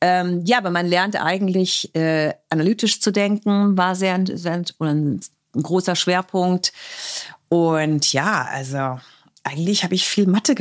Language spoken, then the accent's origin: German; Heidelberg, Baden-Württemberg, Germany; Also ich bin Heidelbergerin, bin in Heidelberg geboren, habe sehr internationalen Background. Meine Mutter ist aus Portugal, mein Vater ist aus Österreich.